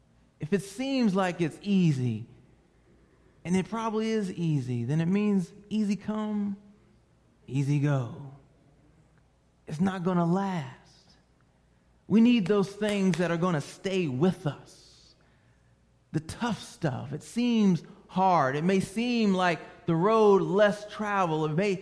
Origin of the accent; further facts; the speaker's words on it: Northeast, United States; I'm laid back, man. I'm from the Northeast. You know, bring it on.